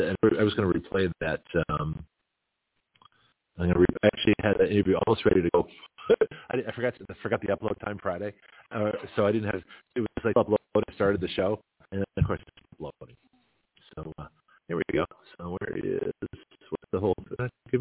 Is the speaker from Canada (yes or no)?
yes; Canada; I'm Canadian. You know, my mother's Native of English descent. My father's Australian Greek descent. I have no ancestry, Native American, American Indian at all.